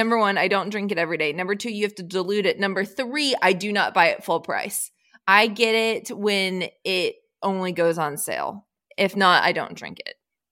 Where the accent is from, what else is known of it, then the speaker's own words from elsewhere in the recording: Austin, Texas, United States; recently being in my hometown of Austin, Texas for the Formula One race